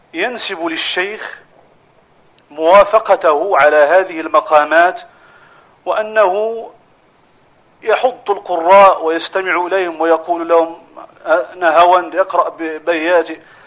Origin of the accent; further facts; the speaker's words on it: Morocco; ما وقع في بلادنا المغرب من فتنة جراء هذه البلية